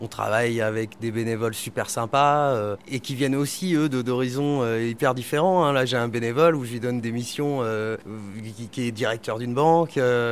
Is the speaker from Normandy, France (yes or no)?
yes; Normandy, France; J'ai 37 ans. Je suis normand